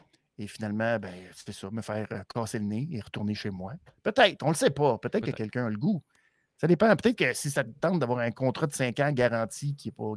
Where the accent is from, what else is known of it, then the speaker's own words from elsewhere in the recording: Montreal, Quebec, Canada; Moi, je suis un Montréalais, pouf.